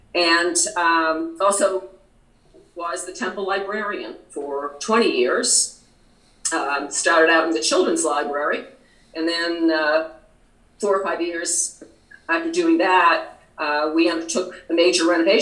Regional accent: Massachusetts, United States; moved away as an adult; also born or lived in North Jersey; now in Pittsburgh, United States; Well, I'm not a native Pittsburgher. I grew up in New England, Massachusetts. And when my husband and I were married, we lived in North Jersey for a number of years.

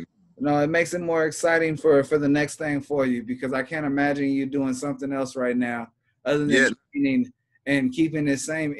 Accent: California, United States; See, personally, I got cauliflower ear. I'm from California.

